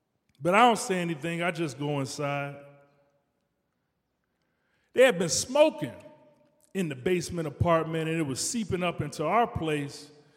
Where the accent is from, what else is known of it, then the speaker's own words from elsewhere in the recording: Detroit, Michigan, United States; I grew up in Detroit in the 80s, crack era.